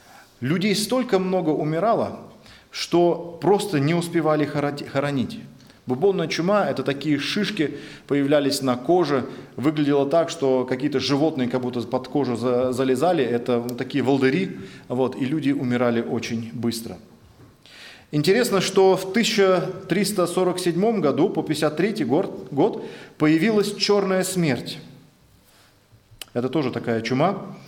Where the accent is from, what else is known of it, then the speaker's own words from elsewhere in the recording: Siberia, Russia; Я сам из Сибири, и там бывало иногда такое, что лес горит.